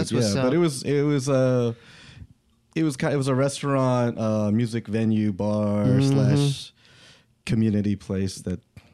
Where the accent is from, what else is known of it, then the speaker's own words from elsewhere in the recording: California, United States; I was born and raised in the Orange County area.